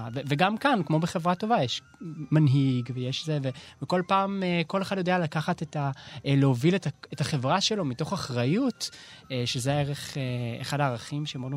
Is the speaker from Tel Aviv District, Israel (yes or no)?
yes; Tel Aviv, Tel Aviv District, Israel; אני יליד שכונת התקווה